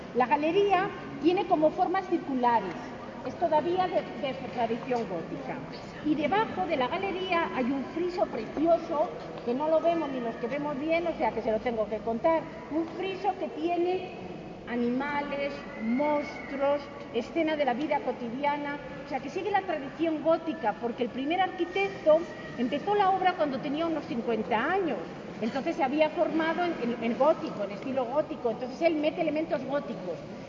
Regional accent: Castile, Spain; lo habitual en nuestras catedrales góticas, que somos castellanos y eso lo conocemos todos muy bien

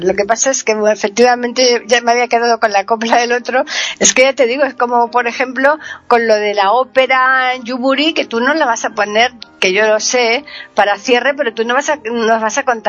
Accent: Alcalá de Guadaíra, Andalusia, Spain; con lo fácil que es llamarse de donde soy yo, Alcalá.

